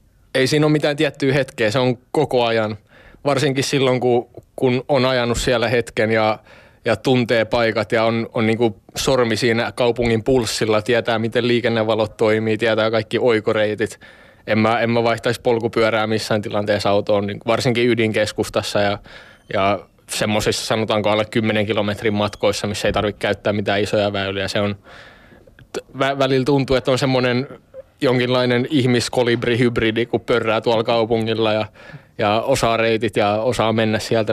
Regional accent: Espoo, Uusimaa, Finland; mä oon Haukilahdesta kotoisin. Tämmönen 23V nuorukainen

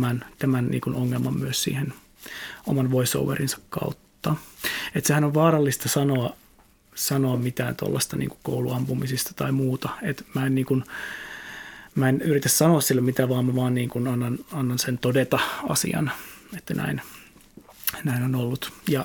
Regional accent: Imatra, South Karelia, Finland; born there; moved away; juuri synnyin kaupungissani Imatralla

